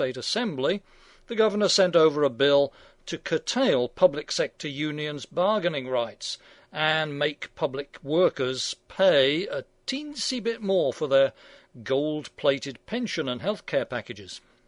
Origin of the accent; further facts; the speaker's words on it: Wisconsin, United States; I come from Wisconsin.